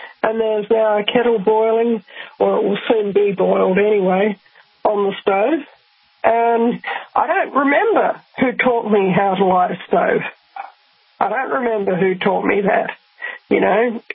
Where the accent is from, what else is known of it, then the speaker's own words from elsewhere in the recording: Rotorua, Bay of Plenty, New Zealand; I didn't grow up in such an arid area. I grew up in Rotorua in New Zealand.